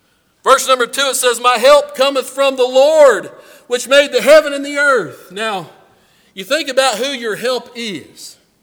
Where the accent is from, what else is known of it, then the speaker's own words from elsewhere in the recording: Mountaindale, United States; I grew up in Mountaindale. Our church was exactly a mile away from the house.